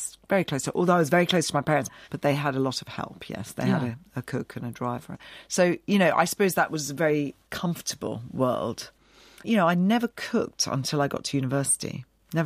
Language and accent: English; India; now in United Kingdom; My early memories are of being in quite nice houses and seeing my grandparents a lot and running around this coffee estate, 13 dogs, you know.